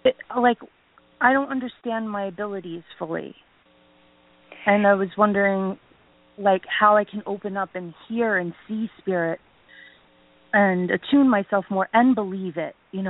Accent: New York, United States; I'm from New

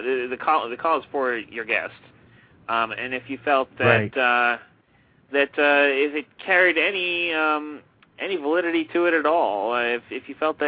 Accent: Brunswick, Maine, United States; I'm from Brunswick, Maine

